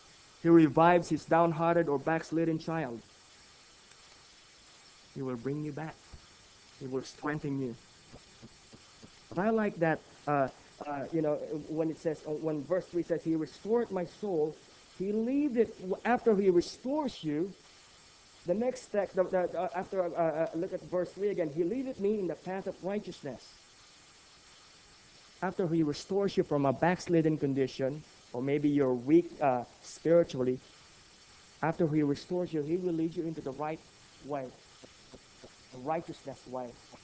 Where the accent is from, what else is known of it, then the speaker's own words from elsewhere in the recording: Philippines; I'm a Filipino, but I've been there many, many times.